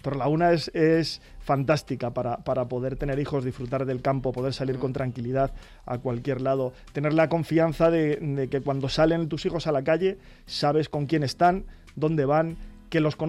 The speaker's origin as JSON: {"language": "Spanish", "town": "Torrelaguna", "region": "Community of Madrid", "country": "Spain", "said": "Yo soy de Torrelaguna."}